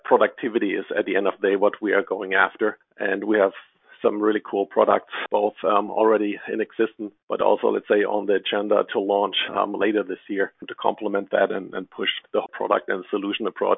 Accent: Germany; Yeah, I grew up in Germany, became a pilot, studied economics

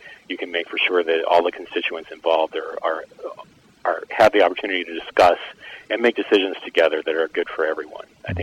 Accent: Missouri, United States; I'm local here from Missouri

